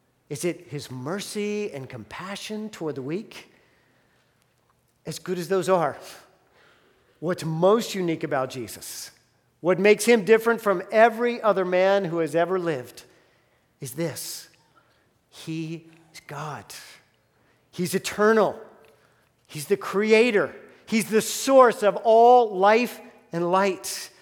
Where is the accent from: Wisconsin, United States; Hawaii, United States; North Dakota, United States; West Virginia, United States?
West Virginia, United States; Well, as much as I enjoyed growing up in the West Virginia Hills with my brothers